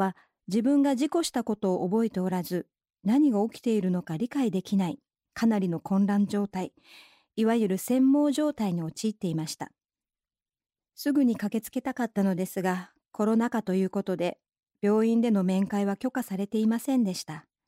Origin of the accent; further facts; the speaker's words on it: Ehime, Japan; そんな母が去年4月の初め、地元の愛媛で自分の運転するバイクで転倒し